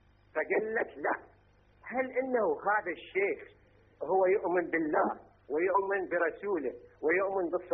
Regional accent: Basra, Basra Governorate, Iraq; أنا رجل شيوعي من أهل البصرة.

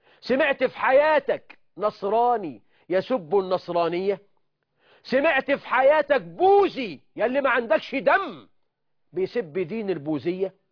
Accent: Egypt; بلدنا مصر

